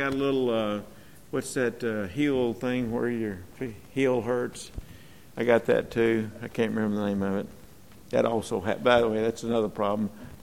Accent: Mississippi, United States; He found out I was from Mississippi

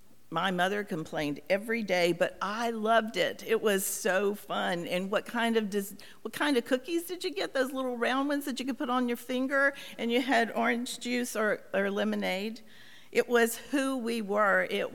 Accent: Carrboro, North Carolina, United States; I grew up in Carrboro, and the stores closed at noon on Wednesday so you could go home and work in your garden so you could go to church on Wednesday night.

